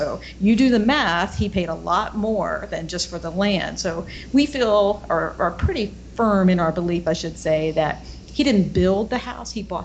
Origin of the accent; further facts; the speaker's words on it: Pensacola, Florida, United States; the Panhandle of Florida. I'm from Pensacola.